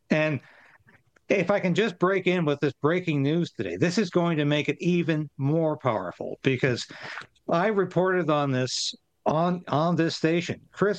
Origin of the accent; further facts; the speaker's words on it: British Columbia, Canada; as a Western Canadian, I was born and bred in British Columbia. I know Western Canada very well.